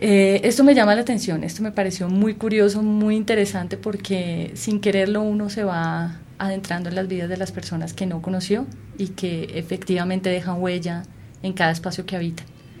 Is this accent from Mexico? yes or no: no; Colombia; A mí particularmente, pues como colombiana, me llamó la atención